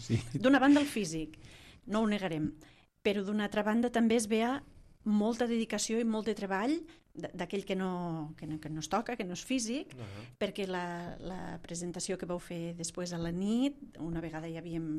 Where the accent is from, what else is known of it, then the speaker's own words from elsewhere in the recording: Tortosa, Catalonia, Spain; Jo sóc de Tortosa